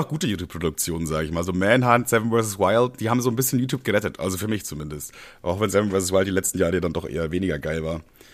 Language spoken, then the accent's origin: German; Bavaria, Germany; Ich bin ja auf dem Dorf groß geworden, in Bayern.